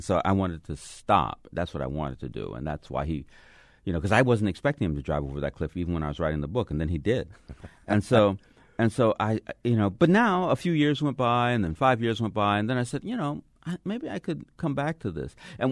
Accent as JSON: {"language": "English", "town": "Los Angeles", "region": "California", "country": "United States", "tie": "born or raised there", "said": "Yeah, absolutely. I grew up in South Central."}